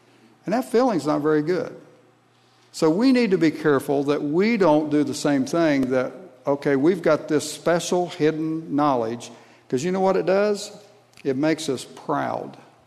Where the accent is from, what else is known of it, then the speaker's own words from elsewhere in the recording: Ohio, United States; when I grew up in Southeast Ohio, my dad worked at a Buick dealership as parts and service manager